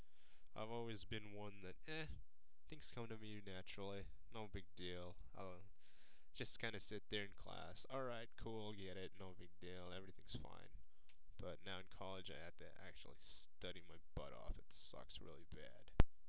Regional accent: Victorville, California, United States; I'm from Victorville, California, around like the Mojave Desert.

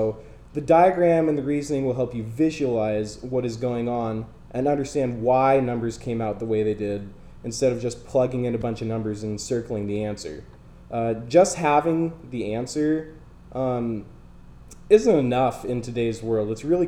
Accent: Dana Point, California, United States; I'm from Dana Point up in Orange County.

